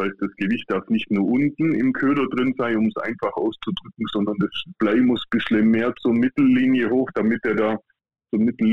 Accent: Memmingen, Bavaria, Germany; ich komme aus dem Raum Memmingen, unten, also ganz unten im Süden. Ich habe eine gute halbe Stunde nach Lindau am Bodensee.

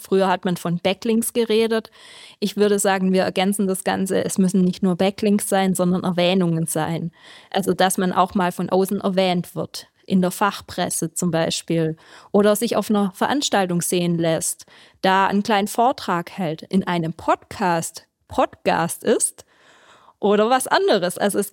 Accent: Baden-Württemberg, Germany; ich komme aus dem Schwabenländle, hört man ja vielleicht.

